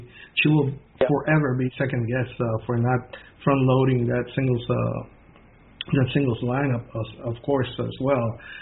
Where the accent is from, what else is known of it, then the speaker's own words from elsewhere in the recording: United States; As an American, of course, I was rooting for my team to pull out the victory